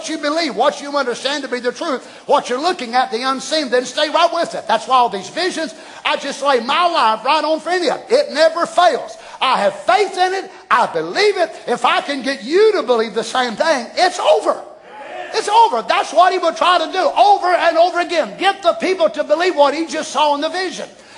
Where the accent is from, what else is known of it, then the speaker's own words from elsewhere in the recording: United States; born there; I was born in Wayne County. So I don't preach like a man with Sussex.